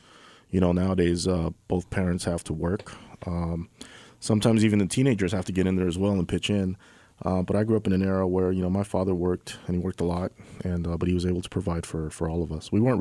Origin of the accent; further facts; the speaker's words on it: Los Angeles, California, United States; And I come from Los Angeles, so in L.A. we have a big problem with homelessness.